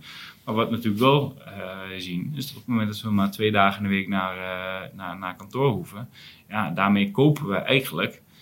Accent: Enschede, Overijssel, Netherlands; Ik kom zelf uit Enschede

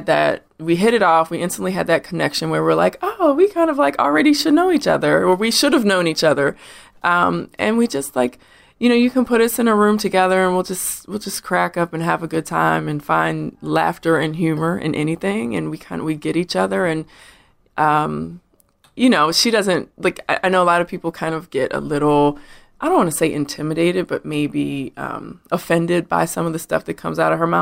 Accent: Baltimore, Maryland, United States; I'm from Baltimore

